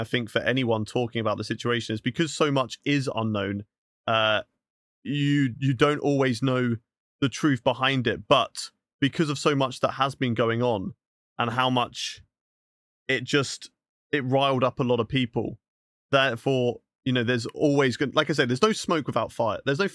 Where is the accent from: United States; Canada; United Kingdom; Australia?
United Kingdom; England; I'm English